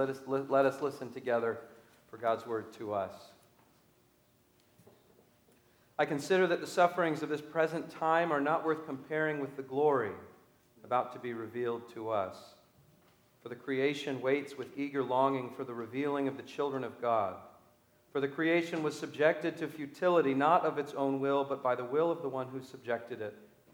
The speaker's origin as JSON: {"language": "English", "region": "California", "country": "United States", "tie": "born or raised there", "said": "I grew up in Southern California along the coast, which is, of course, famous for excellent Mexican food."}